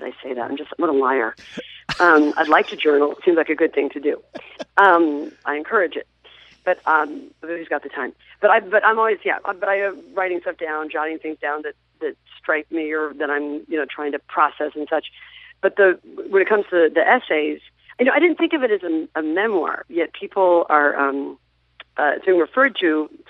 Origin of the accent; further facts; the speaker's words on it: Midwest, United States; I'm from the Midwest, so I was surrounded by everybody.